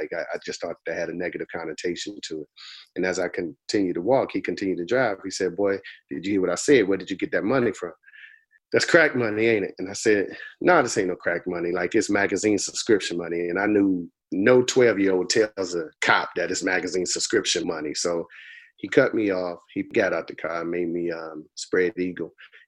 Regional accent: Boston, Massachusetts, United States; Well, I grew up in Roxbury in a housing project called Orchard Park. And at an early age, my mom migrated down to Raleigh, North Carolina.

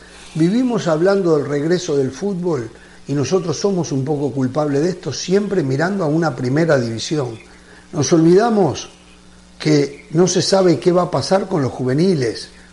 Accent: Uruguay; jugando. El, claro, fútbol uruguayo. Uruguay es el, ¿cómo?, país de América, ¿cómo?, que tiene.

